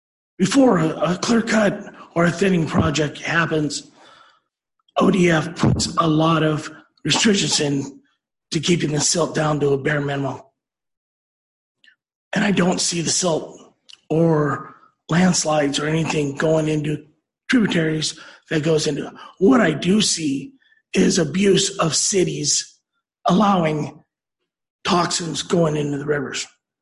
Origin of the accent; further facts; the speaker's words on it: California, United States; A little background about myself as I hail from California.